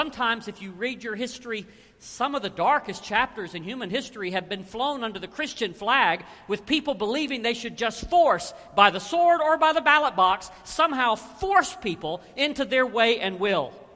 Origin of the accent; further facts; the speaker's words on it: Alabama, United States; So in my mind, I'm thinking this passage says, I give to you, or I'm from Alabama, I give to all y'all, the plural of y'all, I give to all y'all the kingdom keys.